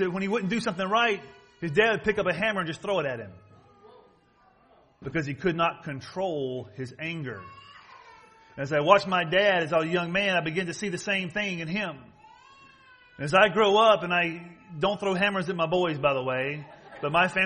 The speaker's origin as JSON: {"language": "English", "region": "Southern United States", "country": "United States", "tie": "born or raised there", "said": "I know all about racism. I grew up in the South. I watched it happen."}